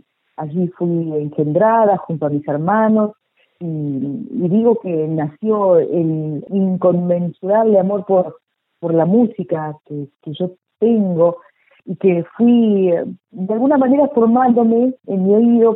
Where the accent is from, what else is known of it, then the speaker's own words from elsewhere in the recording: Río Turbio, Santa Cruz, Argentina; born there; Nací en Río Turbio, un lugar bellísimo, muy cerquita de la cordillera, en la meseta que ya empieza a nacer, cuando la cordillera empieza a descansar y pierde un poco la altura.